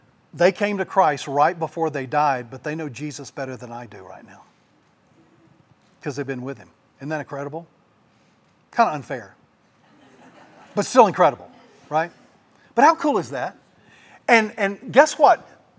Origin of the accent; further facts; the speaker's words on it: South Carolina, United States; now in Arkansas, United States; And so recently I was in South Carolina, which is my hometown. I live in Arkansas, but I'm from South Carolina.